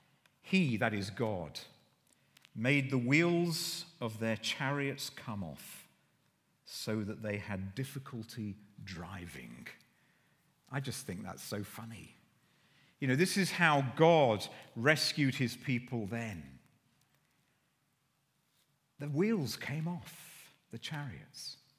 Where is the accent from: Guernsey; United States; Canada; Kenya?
Guernsey; I come from Guernsey, so it's a French name, my French family.